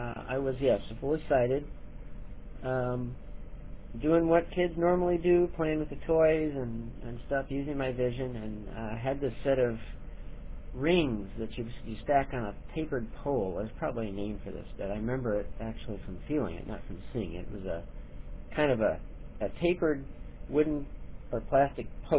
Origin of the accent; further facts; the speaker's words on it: Illinois, United States; also born or lived in Lincoln, Nebraska / Minnesota; now in Virginia, United States; I was born in Nebraska, raised in Illinois, and moved to Virginia from Minnesota. But for a little more detail than that, I was born in Lincoln, Nebraska. I only lived there for about 18 months. Moved to Illinois